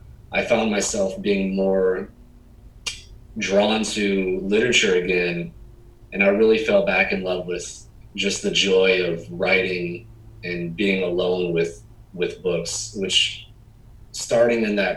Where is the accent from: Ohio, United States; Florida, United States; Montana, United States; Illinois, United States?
Ohio, United States; Toledo; I remember growing up in Toledo, Ohio, seeing this place, the Collingwood Arts Center.